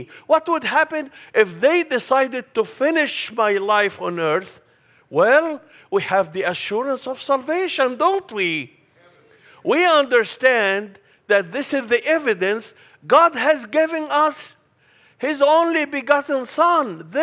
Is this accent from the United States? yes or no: no; Egypt; I was born and raised in Egypt, and I was forced to study Quran as part of the Arabic language.